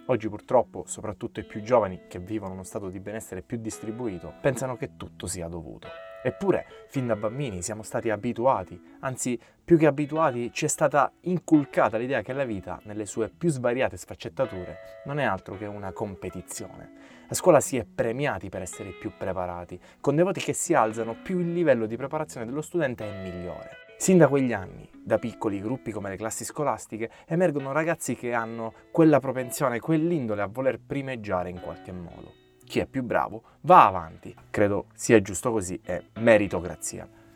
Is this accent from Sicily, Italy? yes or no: yes; Sicily, Italy; accent: Sicilian; sentendo il mio accento siculo, che da noi questa guerra alla competizione non esiste